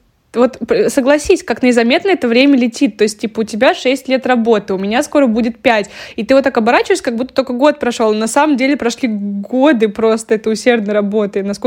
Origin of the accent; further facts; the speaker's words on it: Ryazan, Ryazan Oblast, Russia; в котором живут мои родители сейчас в моем родном городе Рязань.